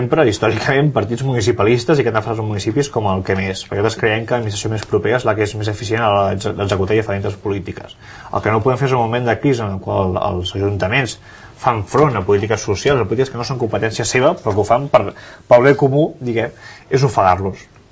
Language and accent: Catalan; Sabadell, Catalonia, Spain; I t'ho dic jo, que soc de Sabadell i diputat, no?